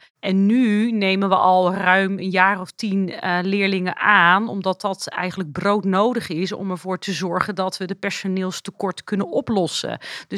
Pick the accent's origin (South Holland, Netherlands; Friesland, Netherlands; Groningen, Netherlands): South Holland, Netherlands; Ridderkerk; Ik kom uit Ridderkerk. Ik ben 26 jaar getrouwd.